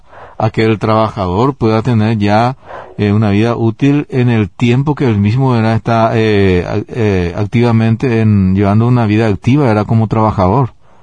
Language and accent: Spanish; Paraguay; Porque así como somos los paraguayos